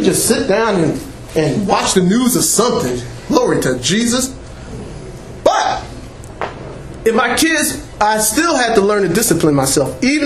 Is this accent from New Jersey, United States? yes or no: yes; Trenton, New Jersey, United States; I grew up in Trenton, New Jersey. I grew up in the hood, where there was gang banging, where there was crack selling and dope smoking. I grew up on the streets in that kind of area.